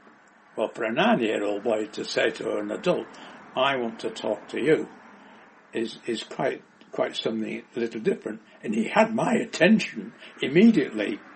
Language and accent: English; York, Yorkshire and the Humber, United Kingdom; I was born in 1927 in New York. The capital of the north, and I grew up there.